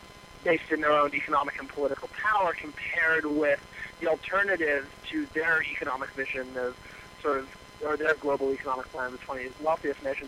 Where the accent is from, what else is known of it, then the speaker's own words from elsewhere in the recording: Toronto, Ontario, Canada; moved away as an adult; I grew up in Toronto and left when I was 18.